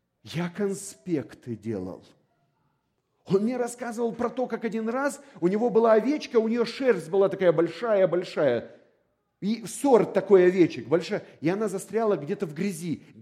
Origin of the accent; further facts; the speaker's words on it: Chișinău, Moldova; Я вырос в Кишиневе. Дитя городских кварталов, вы понимаете меня?